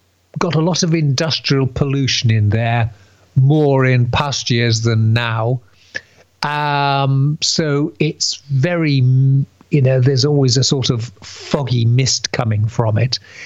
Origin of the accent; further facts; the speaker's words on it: Scarborough, Yorkshire and the Humber, United Kingdom; And when I was growing up in Scarborough, which again is not very far from the villages of Folkton and Flixton